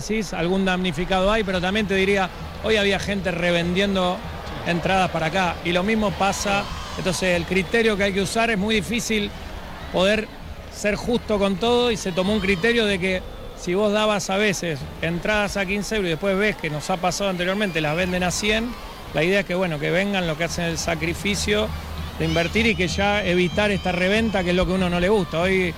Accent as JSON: {"language": "Spanish", "country": "Argentina", "said": "yo obvio que soy argentino"}